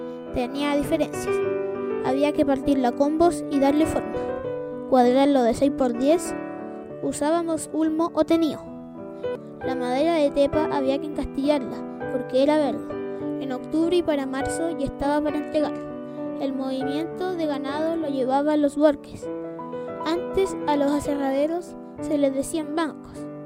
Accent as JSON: {"language": "Spanish", "town": "Collán", "region": "Los Lagos", "country": "Chile", "tie": "born there", "said": "Nací en 1948. Nací en Collán, camino a la pasada de Maullín. Dejamos de vivir ahí en 1955 y nos fuimos a vivir a la colonia, en el fondo de Nolasco Alvarado."}